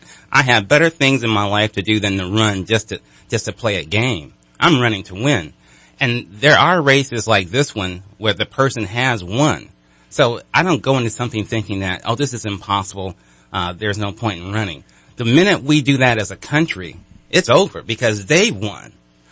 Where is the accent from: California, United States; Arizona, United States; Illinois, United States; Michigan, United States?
California, United States; Oakland; All right, well, you know, I'm from Oakland. I've been in the North State for 12 years.